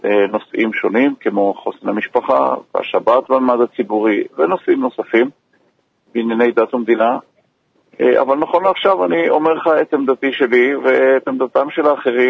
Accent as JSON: {"language": "Hebrew", "town": "Haifa", "region": "Haifa District", "country": "Israel", "said": "ואני אומר לך זה כחיפאי שברחוב שלו אוטובוסים כן נסעו בשבת"}